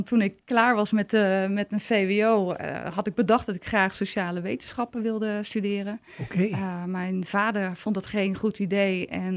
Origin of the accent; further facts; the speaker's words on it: Vreeswijk, Utrecht, Netherlands; Oorspronkelijk kom ik uit de regio Utrecht, uit Vreeswijk, wat eigenlijk kort daarna Nieuwegein werd. Een van de grote groeigemeenten in de jaren 70.